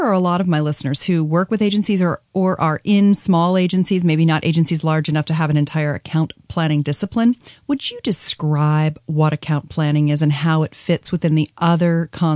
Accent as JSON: {"language": "English", "town": "Newark", "region": "Delaware", "country": "United States", "tie": "born or raised there", "said": "I grew up just outside of Newark, Delaware."}